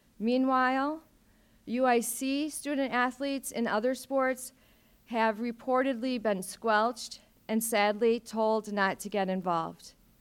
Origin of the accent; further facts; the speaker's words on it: Chicago, Illinois, United States; I'm a Chicagoan